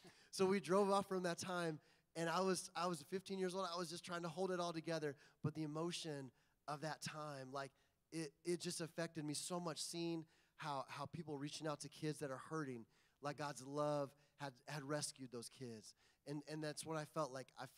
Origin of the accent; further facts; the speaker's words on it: Indiana, United States; And so I grew up in Indiana. Literally, my house was surrounded on all four sides by corn. You know, like, I grew up out in the country, and on every side, we had corn and soybeans.